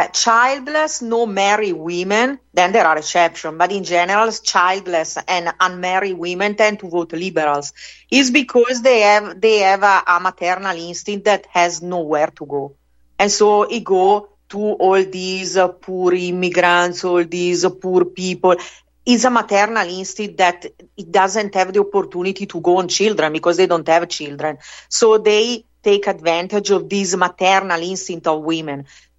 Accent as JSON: {"language": "English", "country": "Italy", "second_language": "English", "said": "I'm from Italy."}